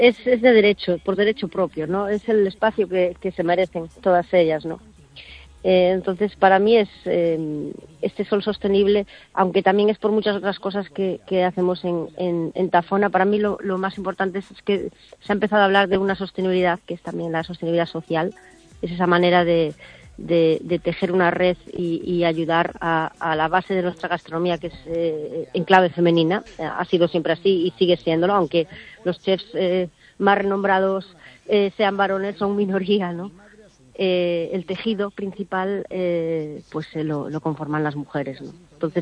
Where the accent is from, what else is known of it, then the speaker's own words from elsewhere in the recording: Galicia, Spain; yo siempre tuve claro que en el futuro quería hacer algo parecido en Galicia, ¿no? En mi tierra.